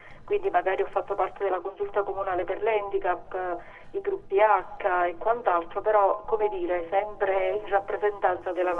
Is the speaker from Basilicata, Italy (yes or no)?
yes; Potenza, Basilicata, Italy; born there; sono nata a Potenza il 4 febbraio del 68.